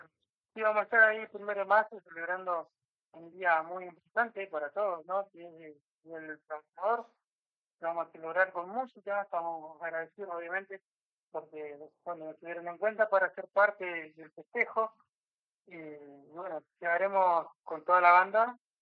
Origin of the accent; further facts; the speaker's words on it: Las Talitas, Tucumán, Argentina; born there; Sí, ahí nací, en Tucumán, como usted dice.